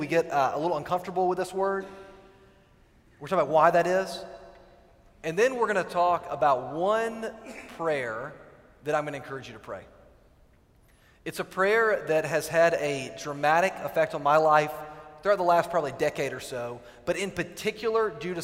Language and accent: English; Virginia, United States; When I was growing up in Virginia, we'd frequently go to Washington, D.C.